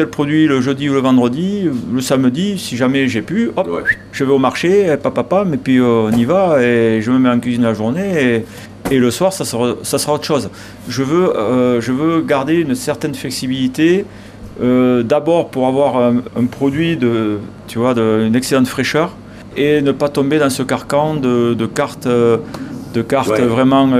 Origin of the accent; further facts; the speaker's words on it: Vic-Fezensac, Occitanie, France; now in Mont-de-Marsan, France; depuis que je suis à Mont-de-Marsan, depuis 27-28 ans, ben je fais travailler les commerçants montois, les commerçants de ma ville natale, de Vic-Fezensac